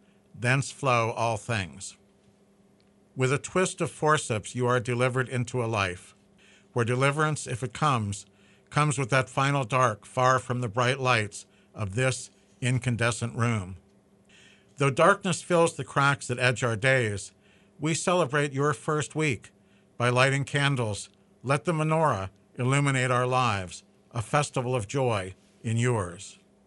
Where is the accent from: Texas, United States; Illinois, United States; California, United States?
Illinois, United States; Moline; born there; I was born in Moline, August 8, 1940. My father worked for John Deere at the time.